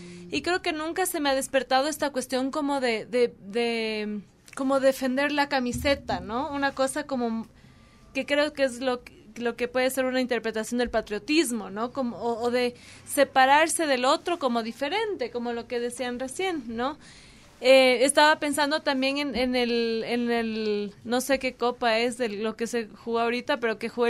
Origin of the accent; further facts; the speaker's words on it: Ecuador; Yo soy ecuatoriana y estoy aquí por primera vez.